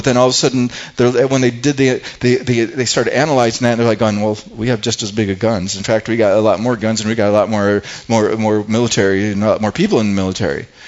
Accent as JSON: {"language": "English", "country": "United States", "tie": "born or raised there", "said": "Because you and I, grown up as Americans, we're accustomed to certain ways of thinking."}